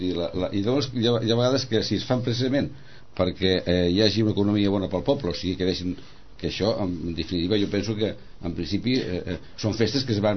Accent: Barcelona, Catalonia, Spain; Dic, som de Barcelona.

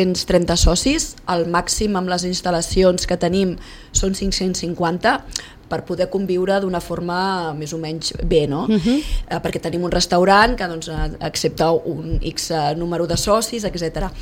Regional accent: Sitges, Catalonia, Spain; el 60% som de Sitges. Som gent com jo, ja ho veus.

